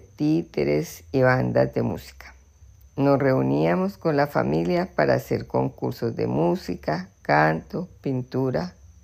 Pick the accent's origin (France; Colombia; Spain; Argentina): Colombia; Bogotá; born there; nací en Bogotá, mi bella ciudad plena de cultura y oportunidades.